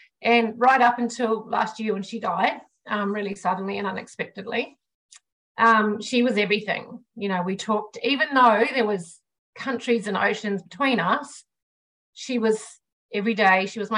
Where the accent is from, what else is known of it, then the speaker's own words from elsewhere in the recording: New Zealand; moved away as an adult; now in Australia; And so I grew up in New Zealand. I live in Australia now, but I, you know, when I was 18, I bolted to the other side of the world